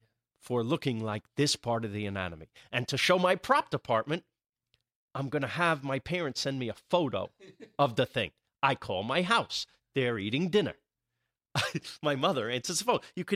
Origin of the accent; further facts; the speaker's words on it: New York, United States; Where I grew up in Rockland County, New York, there's a courthouse.